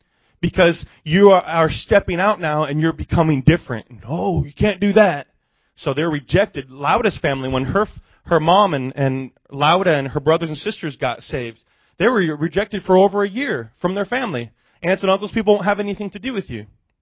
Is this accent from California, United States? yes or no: no; Iowa, United States; we're originally from Iowa, and family and friends and churches that support us from Iowa.